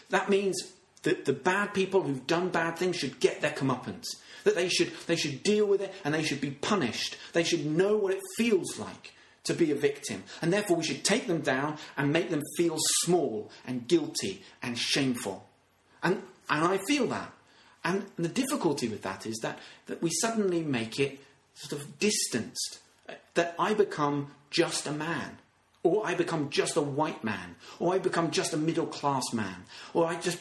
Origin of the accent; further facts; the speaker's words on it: Royal Tunbridge Wells, South East England, United Kingdom; I grew up in Royal Tunbridge Wells.